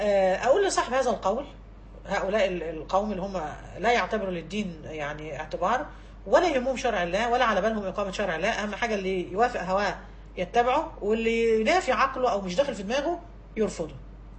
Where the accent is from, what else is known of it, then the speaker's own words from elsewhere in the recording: Cairo, Cairo Governorate, Egypt; عندنا في القاهرة في مصر